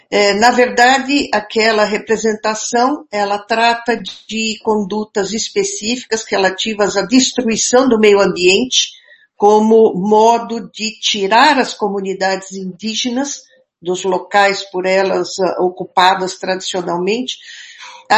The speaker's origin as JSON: {"language": "Portuguese", "region": "São Paulo", "country": "Brazil", "tie": "born or raised there", "said": "Eu sou de São Paulo, sou nascida e criada em São Paulo."}